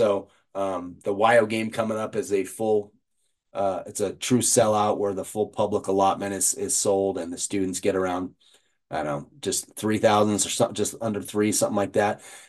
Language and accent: English; Nebraska, United States; I grew up in Nebraska where those teams were full of scholarship and walk-on guys.